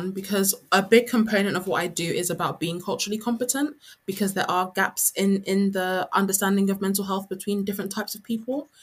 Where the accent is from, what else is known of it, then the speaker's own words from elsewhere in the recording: Nigeria; whereas in where I'm from anyway, so I'm West African, I'm Nigerian